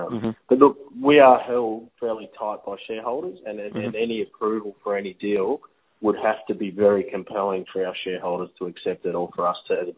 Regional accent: Cronulla, New South Wales, Australia; Mate, I was born and bred in Cronulla.

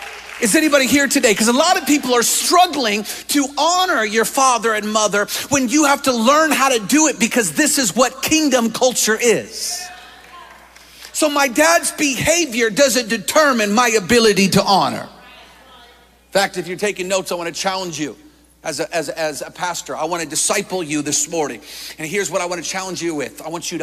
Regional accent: Seattle, Washington, United States; I'm from Seattle. That was a Seattle CHOP.

